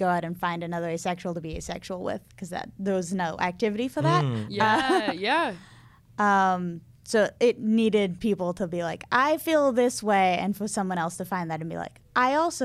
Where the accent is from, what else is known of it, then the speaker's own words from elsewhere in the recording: Belmont, Massachusetts, United States; I'm sorry. Belmont, Massachusetts.